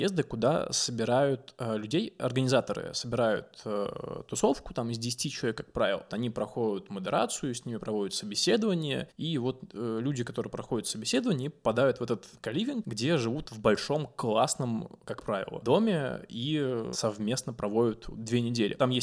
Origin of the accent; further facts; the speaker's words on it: Pskov, Pskov Oblast, Russia; born there; also born or lived in Moscow; В Пскове. Да, но я с Москвы уехал в мае 2021 года.